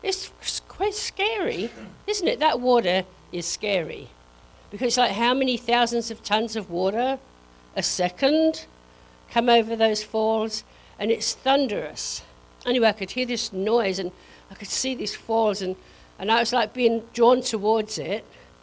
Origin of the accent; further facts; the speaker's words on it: England, United Kingdom; now in United States; Okay, so, well, I'm from England originally. About 35 years ago, though. Long time ago. I still have my accent a little bit.